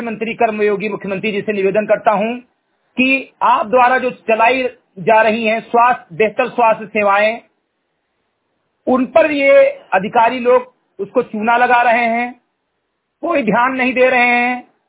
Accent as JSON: {"language": "Hindi", "town": "Mirgarhai", "region": "Uttar Pradesh", "country": "India", "tie": "born or raised there", "said": "ग्राम सभा से मिर्गढ़ई विकासखंड मेनपुरवा जनपद बहराइच का मूल निवासी हूं"}